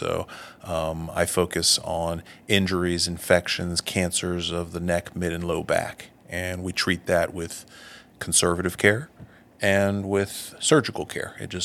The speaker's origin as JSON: {"language": "English", "town": "Dallas", "region": "Texas", "country": "United States", "tie": "born or raised there", "also_born_or_lived": "Rome, Italy / London, United Kingdom", "said": "Grew up in a little bit all over. When I was born in Rome, Italy, lived there for 4 years. So that was my first language, along with English. Then we moved to London, lived in London for a couple of years, and then moved in 76 to Dallas, Texas."}